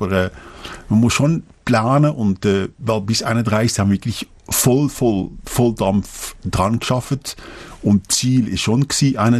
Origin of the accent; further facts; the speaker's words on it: Netherlands; now in Bern, Switzerland; Also ein Stück Holland kommt, wenn man das einfach hört, tut ihm eigentlich gut, obwohl meine Heimat ist jetzt Bern hundertprozentig. Also wenn ich nach Holland zurückkomme, dann ist meine Mutter wohnt noch da.